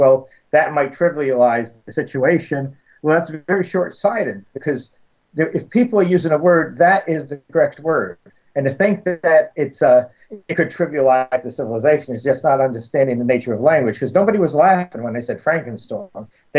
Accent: New York, United States; when I grew up outside of New York City

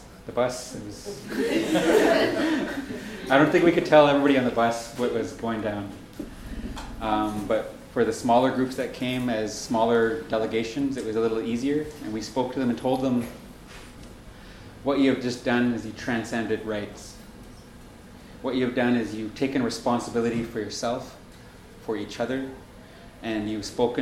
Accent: British Columbia, Canada; Because I'm not even Gidimden. … from Giksan. But I am considered related to the Gidimden clan.

